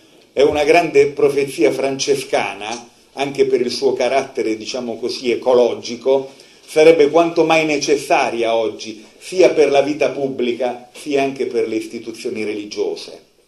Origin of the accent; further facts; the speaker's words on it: Apulia, Italy; Mi sono trovato in diverse parti del mondo a cercare di comunicare con pugliesi, gente della mia terra